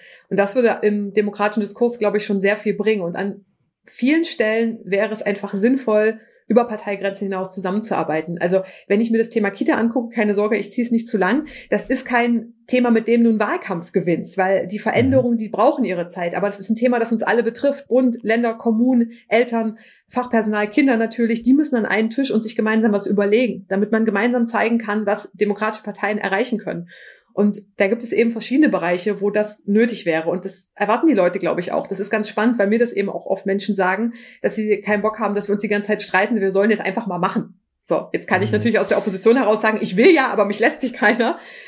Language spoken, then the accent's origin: German; Merseburg, Saxony-Anhalt, Germany; born there; Also Merseburg zum Beispiel, wo ich geboren bin